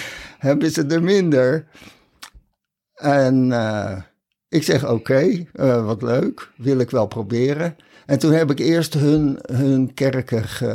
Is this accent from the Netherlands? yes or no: yes; Rotterdam, South Holland, Netherlands; Ik ben een Rotterdammer, maar ik ben een keer verdwaald.